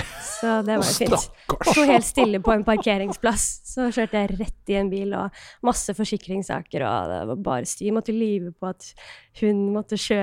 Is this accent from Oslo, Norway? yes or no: yes; Oslo, Norway; når jeg vokste opp midt i Oslo